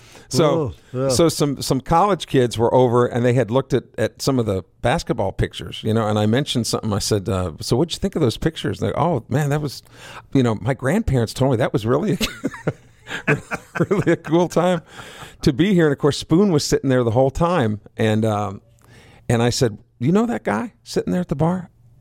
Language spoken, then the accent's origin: English; Iowa, United States; Now, maybe growing up in Iowa, maybe I did.